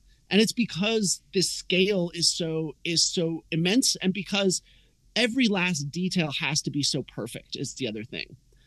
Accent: West Coast, United States; I grew up on the West Coast

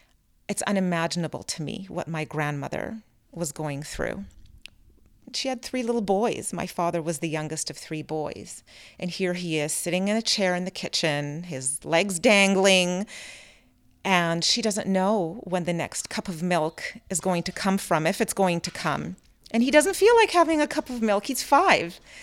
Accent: Vancouver, British Columbia, Canada; A lot of it happened in my original family home that I grew up in Vancouver.

